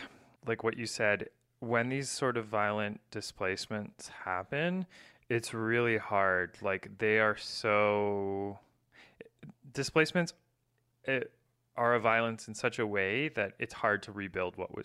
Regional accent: Vancouver, British Columbia, Canada; I'm from Vancouver. The same story happened in Vancouver in over different years.

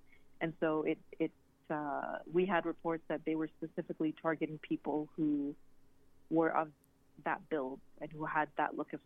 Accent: Canada; Egypt is not really my home country per se. I was born and raised in Canada.

